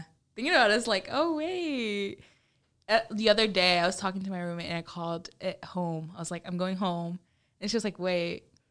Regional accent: Houston, Texas, United States; English is a second language

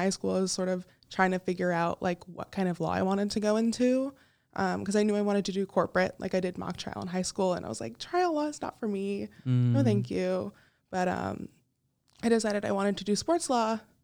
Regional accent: New York, United States; I'm from New York and a lot of people think that New York is super, super Jewish

